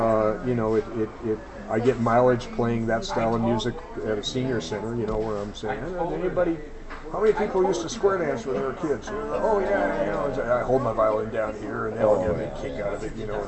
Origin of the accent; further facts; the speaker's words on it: Illinois, United States; and I'm from Illinois, and they're talking about North Carolina.